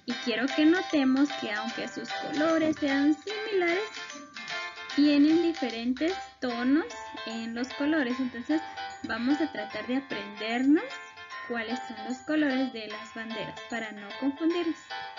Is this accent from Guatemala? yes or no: yes; Guatemala; nosotros somos de Guatemala. Es el país en donde nosotros vivimos.